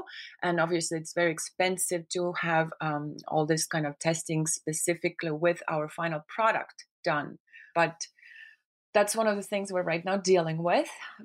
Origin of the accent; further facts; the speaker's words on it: Estonia; English is a second language; I am from Estonia, which is a small country below Finland, next to Sweden, and it used to be part of Soviet Union, so it also shares a border with Russia. So growing up in Northern Europe